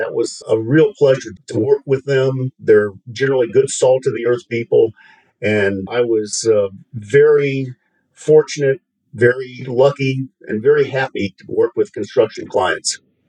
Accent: Florida, United States; I was raised on the Florida Gulf Coast, and I had a pretty traditional upbringing as a suburban kid in the 60s and 70s.

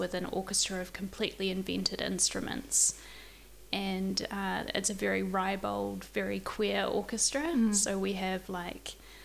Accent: Waikato, New Zealand; also born or lived in Tokoroa / Wellington / Auckland; I was born in Tokoroa. And was raised in the Waikato, and have lived mostly in the Wellington region, with a sort of 5-year stint in Auckland

